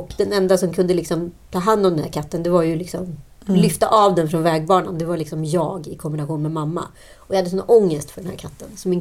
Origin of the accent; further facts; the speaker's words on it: Örebro, Örebro County, Sweden; Vi är ju örebroare uppe på Stockholms besök.